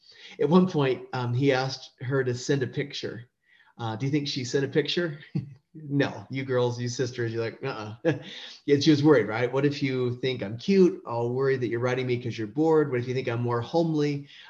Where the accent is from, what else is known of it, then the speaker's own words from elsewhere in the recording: San Diego, California, United States; I grew up in San Diego. I love the ocean.